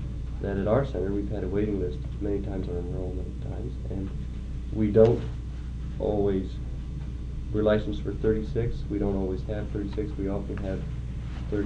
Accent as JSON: {"language": "English", "town": "Fairbanks", "region": "Alaska", "country": "United States", "said": "I'm from Fairbanks, and I'm a center operator in Fairbanks"}